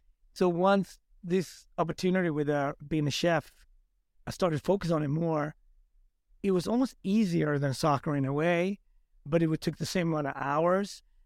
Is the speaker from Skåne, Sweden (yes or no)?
no; Gothenburg, Västra Götaland, Sweden; also born or lived in Smögen; I grew up in Gothenburg, but also an hour and a half up north in a fishing village called Smögen that you're familiar with. It's like on the water.